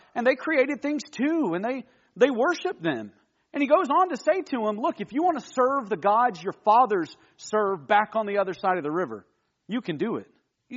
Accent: Alabama, United States; Look, I grew up in Alabama, and I grew up an Auburn fan.

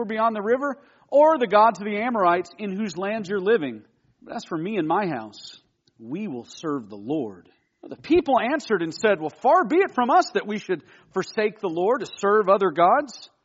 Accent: Alabama, United States; Look, I grew up in Alabama, and I grew up an Auburn fan.

